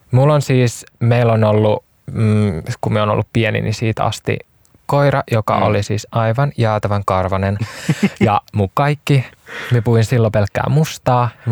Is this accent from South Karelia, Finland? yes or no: yes; Imatra, South Karelia, Finland; born there; Eli mun synnyinkaupunki Imatralle.